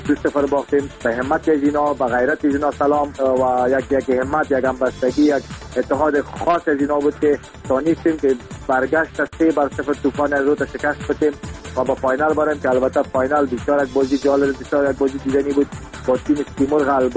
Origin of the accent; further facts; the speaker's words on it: Afghanistan; ما از افغانستان هستم ما سر افغان بودن خود افتخار میکنم